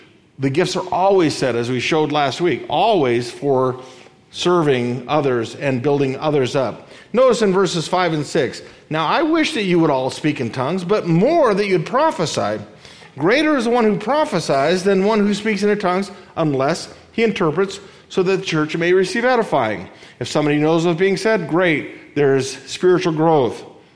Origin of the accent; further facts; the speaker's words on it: Libya; I grew up in the country where that language is spoken. I grew up in Libya. I grew up in this country.